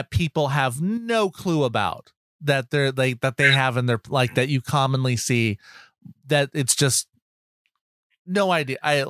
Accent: New England, United States; I'm from New England. I don't remember these existing.

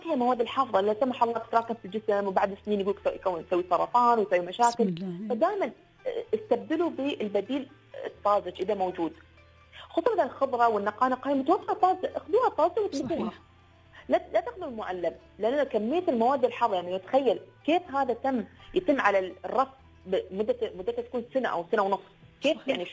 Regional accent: United Arab Emirates

